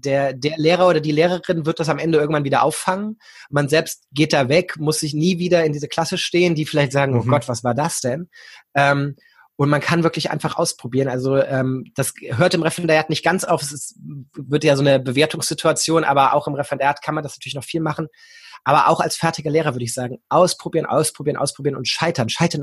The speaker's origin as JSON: {"language": "German", "town": "Hanover", "region": "Lower Saxony", "country": "Germany", "said": "auch hier aus Hannover, wo ich herkomme."}